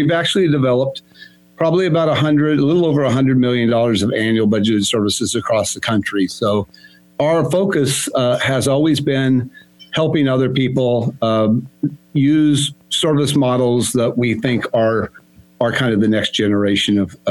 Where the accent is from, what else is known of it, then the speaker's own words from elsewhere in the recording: Missouri, United States; I grew up in the Ozarks in southern Missouri and went to a one-room schoolhouse.